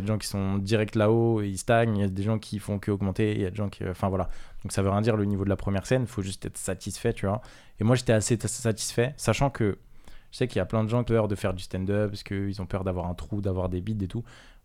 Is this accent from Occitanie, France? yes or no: no; Villeneuve-la-Garenne, Île-de-France, France; moi je viens de Paris à la base. Je suis arrivé en 2015, enfin quand je dis je viens de Paris